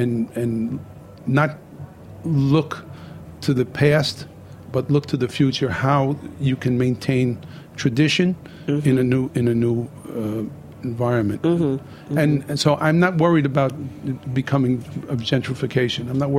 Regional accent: Brooklyn, New York, United States; So I grew up in Bensonhurst, Brooklyn. After getting married, I moved to Bay Ridge.

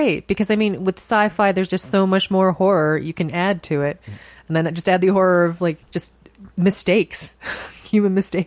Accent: Canada; We're very Canadian.

